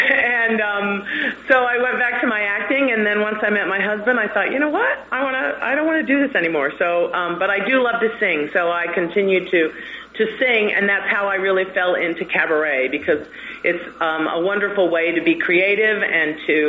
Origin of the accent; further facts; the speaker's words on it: Indiana, United States; also born or lived in Los Angeles; now in New York, United States; I grew up in Indiana.